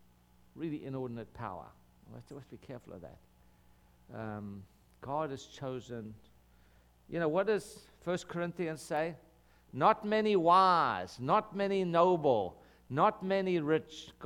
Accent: South Africa; I was raised in South Africa. And we were raised under the apartheid system that we lived under. And I lived my whole childhood

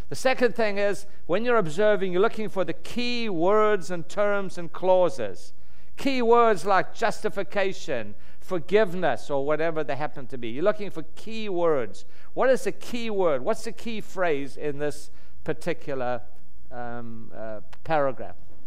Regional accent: South Africa; I was raised in South Africa

